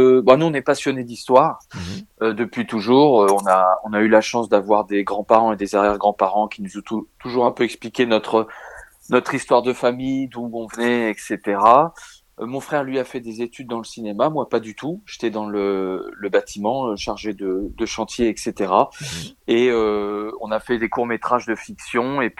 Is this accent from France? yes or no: yes; Villeneuve-d'Ascq, Hauts-de-France, France; Nous, on est natifs de Villeneuve d'Ascq